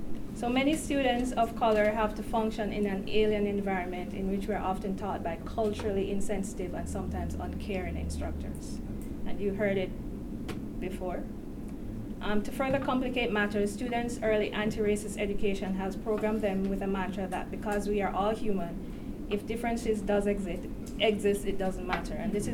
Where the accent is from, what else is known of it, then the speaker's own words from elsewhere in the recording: Jamaica; moved away as an adult; also born or lived in United States; I am an immigrant. I was born in the States but raised in Jamaica. I did my first degree there. I came to this country 10 years ago.